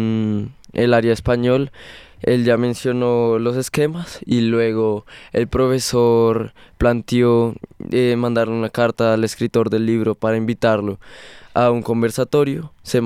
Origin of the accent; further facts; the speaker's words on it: Bogotá, Colombia; no tanto por nuestra realidad como bogotanos